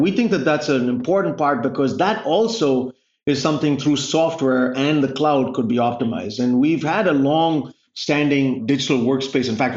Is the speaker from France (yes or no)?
no; India; now in United States; I mean, I grew up in India, and if it wasn't for the opportunity to come here on a scholarship